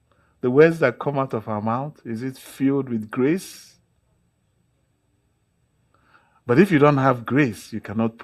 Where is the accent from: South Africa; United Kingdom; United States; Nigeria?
Nigeria; now in Toronto, Canada; I came from Africa. I came from Nigeria, almost at the equator. It's very hot. Sometimes when it is minus 20 in Toronto, I see the sun, but it doesn't have any heat. That cannot happen in Nigeria.